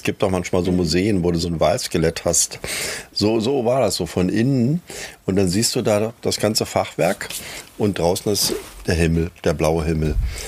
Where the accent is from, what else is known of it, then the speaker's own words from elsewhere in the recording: East Germany, Germany; Ich bin aus dem Osten.